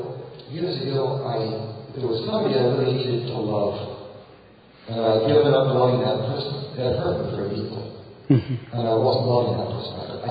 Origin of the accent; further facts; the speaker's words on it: Australia; I'm Australian.